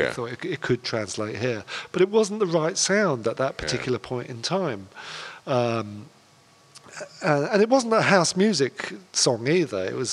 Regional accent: London, United Kingdom; You mean my hometown of London?

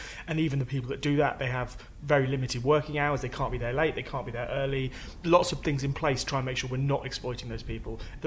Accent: South West England, United Kingdom; I'm from Cornwall, yes.

